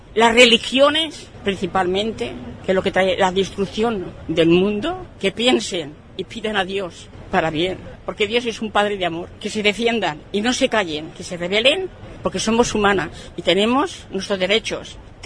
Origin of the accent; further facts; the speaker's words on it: Paterna, Valencian Community, Spain; y yo soy valenciana, yo soy de Paterna